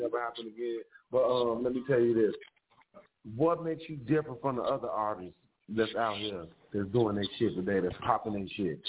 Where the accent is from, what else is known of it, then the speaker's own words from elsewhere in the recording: Chicago, Illinois, United States; I'm from Chirac. I just come and get some bars and show some love to your flow, man.